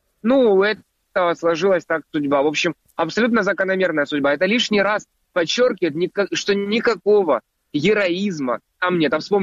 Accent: Donetsk, Donetsk Oblast, Ukraine; вот я дончанин

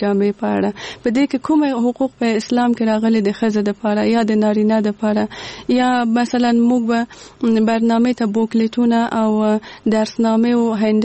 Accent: Kabul, Afghanistan; زه په کابل کې زغیدلې یم او دلته مجوند کړی.

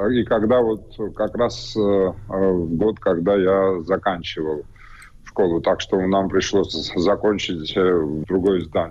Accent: Tbilisi, Georgia; Да, я тбилисец, мой прадед приехал в Тбилиси в начале 20 века, и после этого мы все проживаем в доме моего прадеда. Дом, который был закуплен в 1908 году. Я там вырос, мой отец, мой дед, все там выросли.

